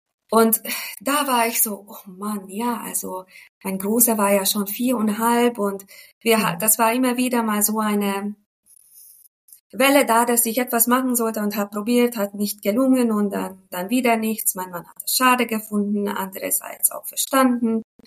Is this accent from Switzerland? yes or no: no; Hungary; German is a second language; moved away as an adult; now in Germany; ich komme aus Ungarn, dort aufgewachsen und mit 25 dann nach Deutschland gezogen für Arbeit.